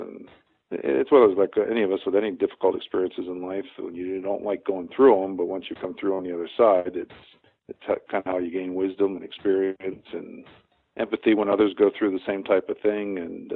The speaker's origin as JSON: {"language": "English", "region": "Pennsylvania", "country": "United States", "tie": "born or raised there", "also_born_or_lived": "New Jersey", "said": "Well, I grew up in Pennsylvania and went to college at Bob Jones University and did my undergraduate work there, and then went back to Pennsylvania to go to medical school at Temple University in Philadelphia"}